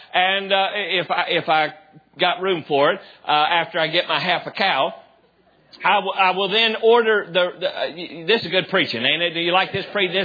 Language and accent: English; Charleston, West Virginia, United States; looked up the Charleston Gazette, which is the newspaper down in my hometown.